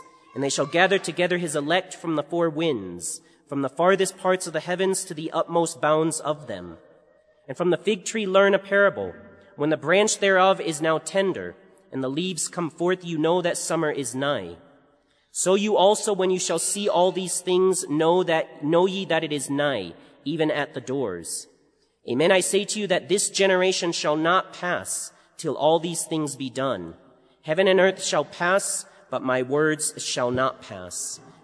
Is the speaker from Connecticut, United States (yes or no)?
no; Armada, Michigan, United States; I am from Armada, Michigan.